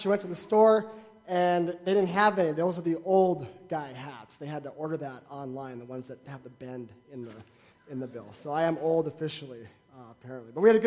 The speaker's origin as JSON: {"language": "English", "region": "North Dakota", "country": "United States", "tie": "born or raised there", "said": "I grew up in North Dakota, in the eastern part of the state."}